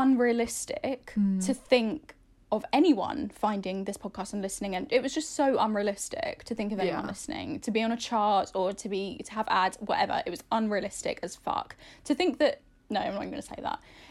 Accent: Ireland; Did I mention I'm Irish?

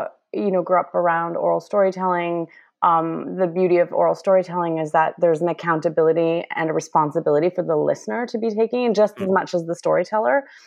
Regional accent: Ontario, Canada; I grew up with that mythology, knowing about Trickster, and I grew up in Northwestern Ontario

